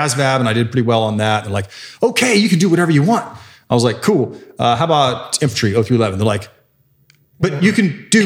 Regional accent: the Carolinas, United States; now in Texas, United States; I grew up in Carolina and then moved to Texas in Denton County, north of Dallas.

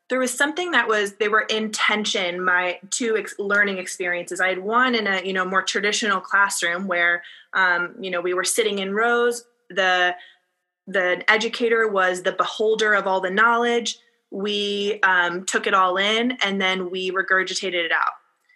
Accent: New Jersey, United States; I'm originally an East Coast girl, born and raised in New Jersey, but always had this deep-seated love for California

